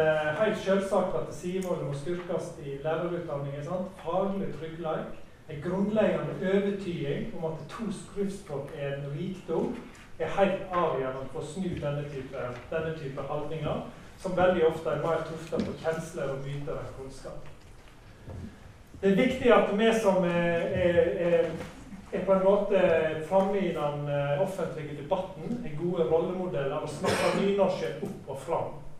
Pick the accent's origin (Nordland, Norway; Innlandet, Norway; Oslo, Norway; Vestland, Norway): Vestland, Norway; Ulvik; En liten digresjon, siden jeg er fra Ulvik